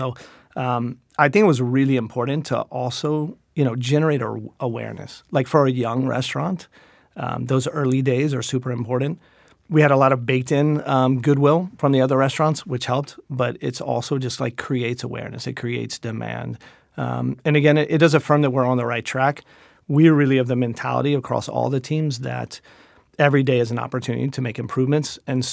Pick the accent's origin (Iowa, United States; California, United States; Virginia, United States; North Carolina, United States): North Carolina, United States; Yeah. I mean, growing up in North Carolina, my grandparents were in the restaurant business.